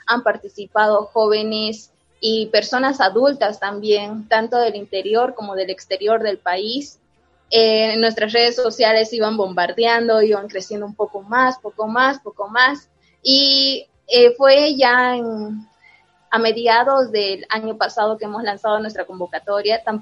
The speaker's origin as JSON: {"language": "Spanish", "region": "Tarija", "country": "Bolivia", "said": "yo soy de Tarija."}